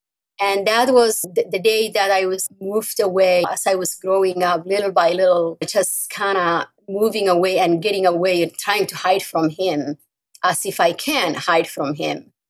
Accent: Somalia; I grew up in a Muslim family. God is doing amazing things in Somalia, but when I was growing up, we were all Muslims.

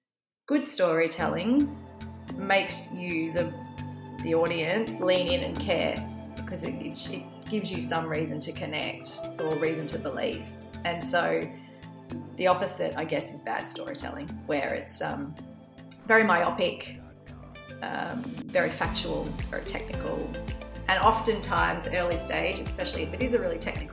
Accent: Perth, Western Australia, Australia; born there; I was born in Perth in Subiaco. I was actually born 3 months premature.

